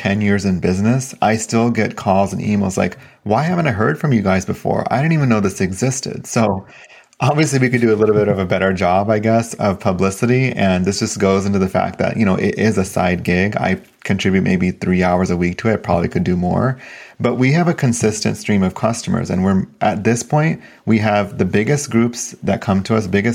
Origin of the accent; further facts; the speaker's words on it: Sacramento, California, United States; my hometown in Sacramento, California, there is no company that does what we do.